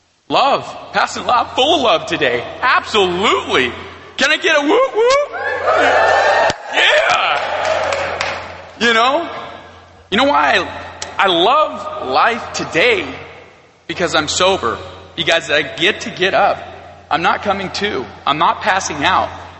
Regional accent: Idaho, United States; And I'm from Idaho, and somebody from Texas was like

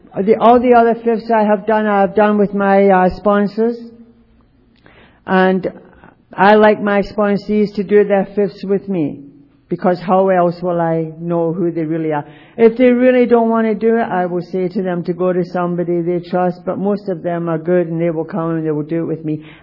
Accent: United Kingdom; because I'm Irish, Scottish, English, I'm a Brit

